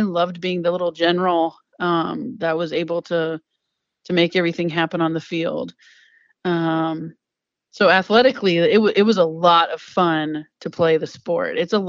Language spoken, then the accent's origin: English; Sully, Iowa, United States; It was an hour and a half, hour and 45 minutes away from my house where I grew up in Sully.